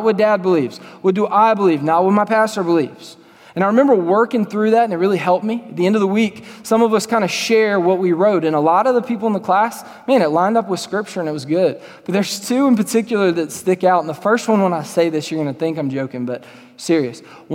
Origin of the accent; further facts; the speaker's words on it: Louisiana, United States; moved away as an adult; now in Texas, United States; I'm from Louisiana, I'm from the South, I'm from the Bible Belt, moved to Texas 2 years ago as of last week.